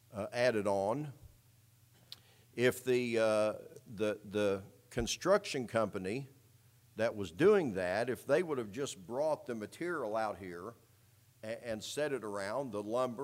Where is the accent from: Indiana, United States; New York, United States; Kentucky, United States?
Indiana, United States; Indianapolis; growing up in Indianapolis, we had winter weather.